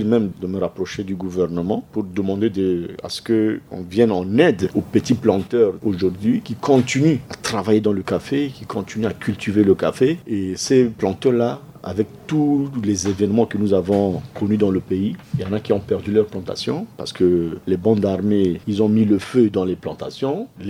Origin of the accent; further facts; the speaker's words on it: Mobaye, Basse-Kotto, Central African Republic; Et chez moi, à Nguala, à Mobaï, les deux usines qui étaient opérationnelles.